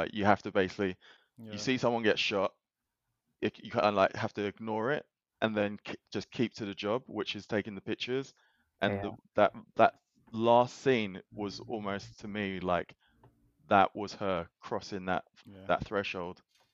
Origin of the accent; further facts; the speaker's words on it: United States; Like, I'm American, and that's all I can answer.